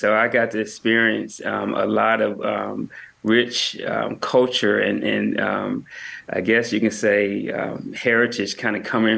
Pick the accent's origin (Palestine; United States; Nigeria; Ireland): United States; Arlington, Tennessee; I'm from Arlington, Tennessee, which is right outside of Memphis. It's similar, I guess, in flavor of people and personalities and things of that nature. But to sum it up, Arlington is country. It's the country. And Memphis is the city, basically. So I grew up in the country.